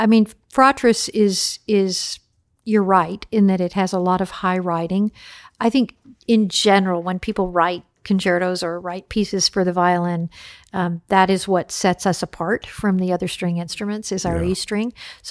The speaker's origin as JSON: {"language": "English", "region": "Texas", "country": "United States", "tie": "born or raised there", "said": "My mother was a violinist. I grew up in Texas, and she was a violinist and taught me at the age of three."}